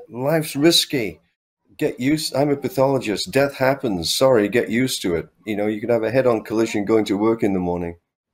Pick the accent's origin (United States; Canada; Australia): Canada; Alberta; And just speaking as an Albertan now